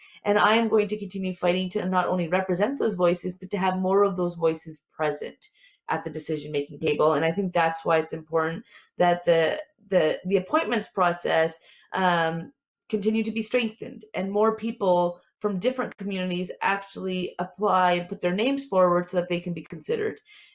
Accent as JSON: {"language": "English", "town": "Waterloo", "region": "Ontario", "country": "Canada", "tie": "born or raised there", "said": "I'm an Asian Canadian myself. My parents immigrated from India in the early 70s, and I'm born and raised in the Waterloo region."}